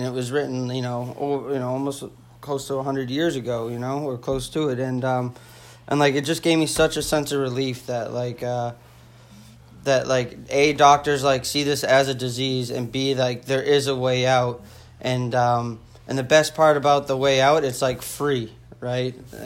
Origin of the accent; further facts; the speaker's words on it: New Hampshire, United States; I'd never been to Cape Cod, I'm from New Hampshire, and I remember looking at my friend and asking, Do you think we're gonna go to the beach?